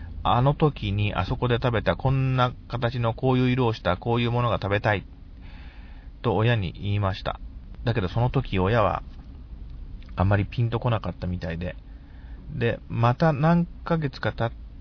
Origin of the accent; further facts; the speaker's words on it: Nagaoka, Niigata, Japan; 場所は私の地元の新潟県長岡市のあるレストラン